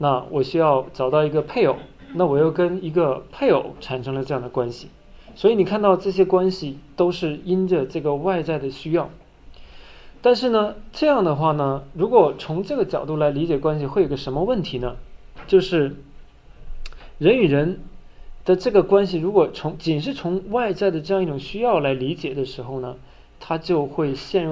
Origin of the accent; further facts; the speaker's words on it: China; 因为我们中国人是非常实用主义的